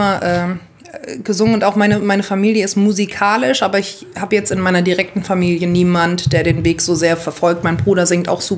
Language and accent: German; Wiesbaden, Hesse, Germany; Ich bin 25 Jahre alt, tatsächlich Dozentin für Gesang an der Music Academy. Ich komme aus Wiesbaden